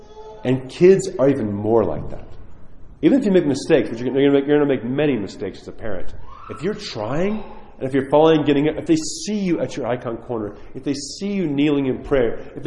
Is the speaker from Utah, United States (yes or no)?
no; New York, United States; I'm just saying, I grew up in New York.